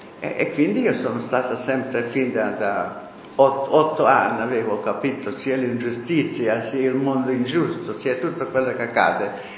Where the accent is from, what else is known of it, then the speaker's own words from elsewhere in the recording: Hungary; first language Hungarian; Italian is a second language; la mia lingua d'origine prima di tutto mi faceva male. Non sopportavo neanche la parola pane in ungherese